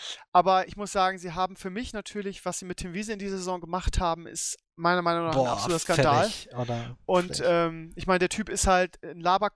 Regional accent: Lower Saxony, Germany; Wieder gerade als Niedersachse ja was jetzt irgendwie

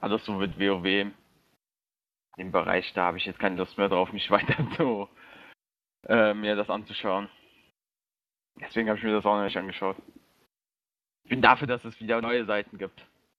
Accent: Wiesbaden, Hesse, Germany; Ich komme halt hier so aus der Nähe von Wiesbaden, bin 18 Jahre alt

